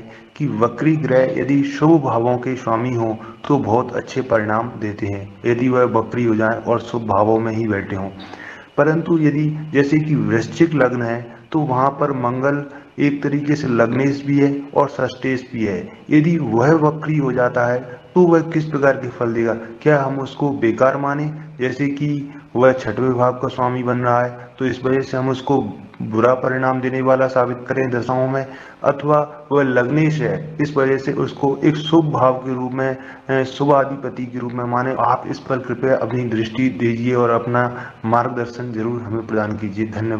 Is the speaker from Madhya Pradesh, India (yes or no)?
yes; Gwalior, Madhya Pradesh, India; मैं ग्वालियर मध्य प्रदेश से हूँ।